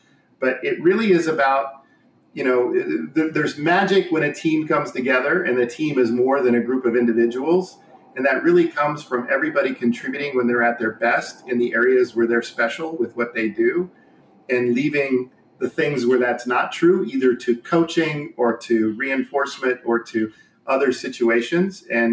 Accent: Indiana, United States; Hey, I was born and raised in Indiana. I played basketball from the time I was 5.

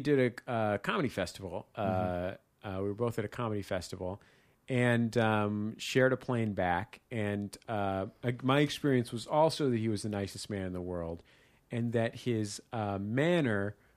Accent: San Francisco, California, United States; I'm from San Francisco. I went to theater school.

